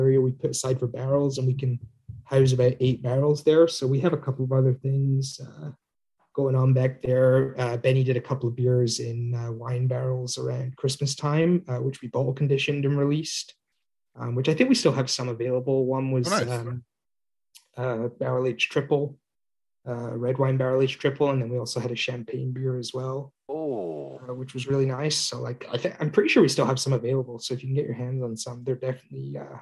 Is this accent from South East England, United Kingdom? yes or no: no; Scotland, United Kingdom; as a Scotsman, I have to do my wee heavy recipe anytime anyone wants.